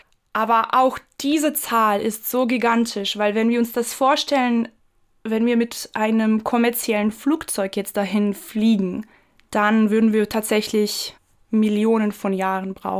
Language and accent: German; Croatia; in meiner Heimat auch in Kroatien